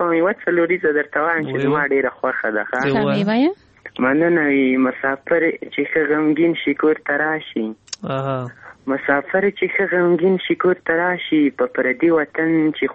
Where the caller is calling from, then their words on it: Ghazni, Afghanistan; وړی کمی در سره د غزنی ولایت منی ولی